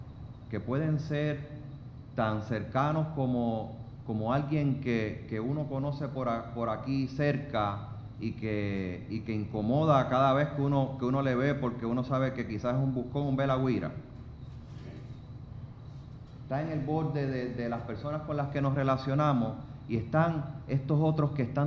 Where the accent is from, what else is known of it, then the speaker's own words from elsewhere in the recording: Mayagüez, Puerto Rico; now in San Juan, Puerto Rico; como yo soy de Mayagüez y vivo en San Juan, en el área metropolitana